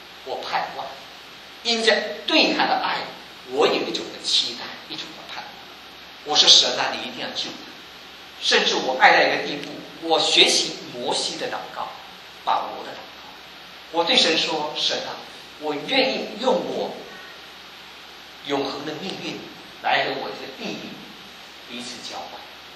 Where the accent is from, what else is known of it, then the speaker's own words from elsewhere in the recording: Malaysia; 我老家是在马来西亚